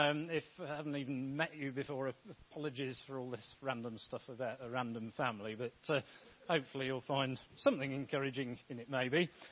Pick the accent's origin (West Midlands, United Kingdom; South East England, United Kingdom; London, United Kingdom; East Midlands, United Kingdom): West Midlands, United Kingdom; Bromsgrove; Bromsgrove is my hometown. I've been here for nearly 39 years, and Grace Church is my home church.